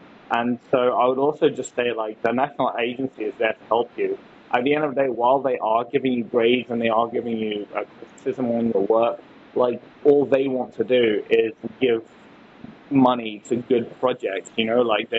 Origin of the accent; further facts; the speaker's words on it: United Kingdom; I'm actually quite passionate about the topic of human trafficking because I'm British.